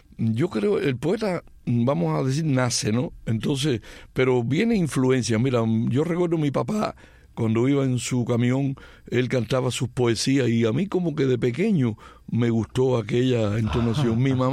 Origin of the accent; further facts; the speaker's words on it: Bejucal, Mayabeque, Cuba; born there; yo nací en un pequeño pueblo de la provincia de La Habana llamado Bejucal.